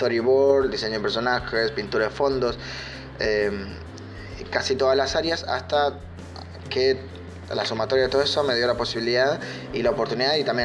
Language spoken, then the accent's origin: Spanish; Bolivia; moved away as an adult; now in Argentina; soy de Bolivia, actualmente trabajo como director de arte. Vivo en Argentina hace como 9 años.